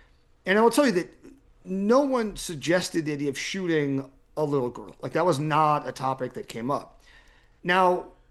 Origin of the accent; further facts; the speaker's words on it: United States; certainly not consistent with the values that I was raised with as an American.